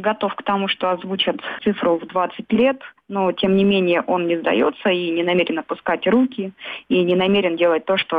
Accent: Ural, Russia; born there; now in Moscow, Russia; Я вообще родилась на Урале, но уже очень давно живу в Москве.

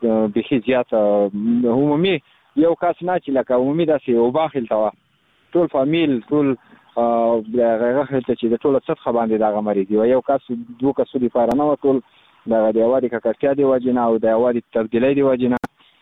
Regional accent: Khost, Afghanistan; بس زه خو د خوست ولایت مربوط یم مرکز اوسیدونکو یم.

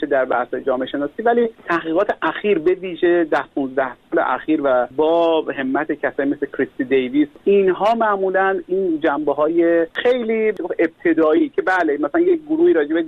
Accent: Khorasan, Iran; born there; مثلا من خودم یه زمان در رابطه با روستاهای خراسان به همون محل زادگاهمون تعریف میکردم

